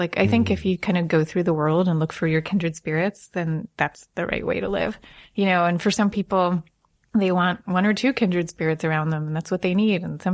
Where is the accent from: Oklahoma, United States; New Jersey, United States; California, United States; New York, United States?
New York, United States; I grew up in Long Island.